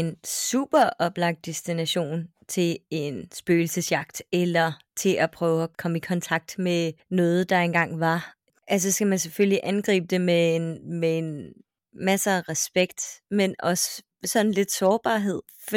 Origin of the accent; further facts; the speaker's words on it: Copenhagen, Capital Region of Denmark, Denmark; og så flyttede vi ud på Amager, og jeg havde det hårdt i skole